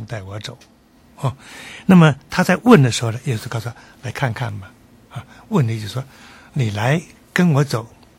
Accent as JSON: {"language": "Chinese", "country": "China", "said": "所以我们中国人讲说万恶"}